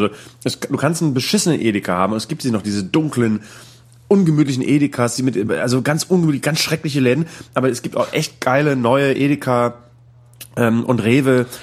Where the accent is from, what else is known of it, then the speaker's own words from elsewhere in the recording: Bremen, Germany; Bei uns in Bremen-Nord gab es ein Edeka gegenüber von meiner Schule